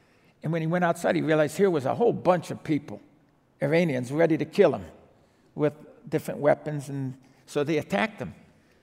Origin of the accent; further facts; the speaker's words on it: Detroit, Michigan, United States; I said, Doc, I don't hate to be impolite, but I'm from Detroit.